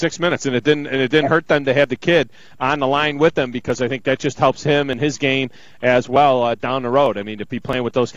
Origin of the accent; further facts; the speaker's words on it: New York, United States; I was born in Western New York. I grew up in Western New York.